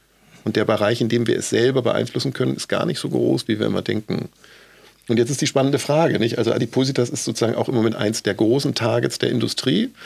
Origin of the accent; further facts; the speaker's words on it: Hamburg, Germany; Als Hamburger